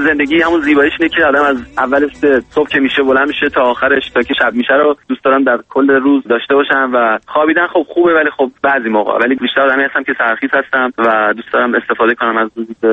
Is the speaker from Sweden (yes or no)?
yes; Sweden; also born or lived in Iran; من ایران خیلی وقت پیش بچه‌ای که بودم زندگی کردم. من در سوئد به قول معروف بزرگ شدم، ولی خب ایران که بودم فکر کنم 13-14 سالم بود که خارج شدم و دیگه برنگشتم.